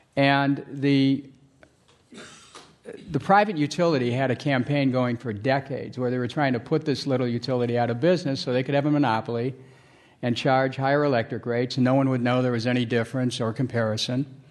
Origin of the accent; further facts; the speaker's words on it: Cleveland, Ohio, United States; I want to go back to those forces that shaped me growing up in Cleveland